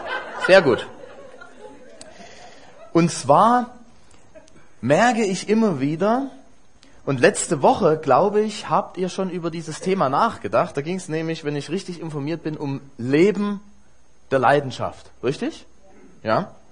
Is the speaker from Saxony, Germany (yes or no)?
yes; Dresden, Saxony, Germany; moved away as an adult; now in Wiesbaden, Germany; meine Frau und ich, wir sind beide in Dresden geboren. Und Amen, genau. Wir haben 25 Jahre, also ich habe 25 Jahre dort in Dresden gelebt und wir fahren immer wieder gern zurück, weil unsere ganzen Familien auch daher kommen.